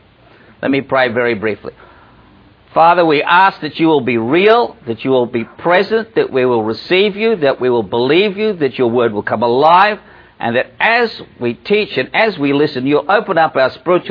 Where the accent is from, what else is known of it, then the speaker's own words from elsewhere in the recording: Australia; accent: Australian; I put a lot on the slides because of my Australian accent.